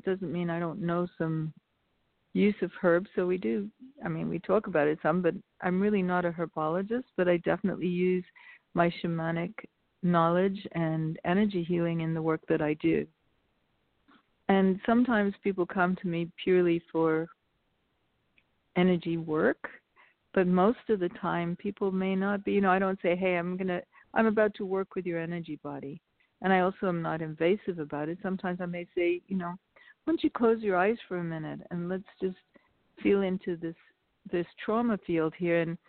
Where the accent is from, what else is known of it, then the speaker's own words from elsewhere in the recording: Wales, United Kingdom; I'm actually from Wales. It's a small distinction, but it's a different country than England.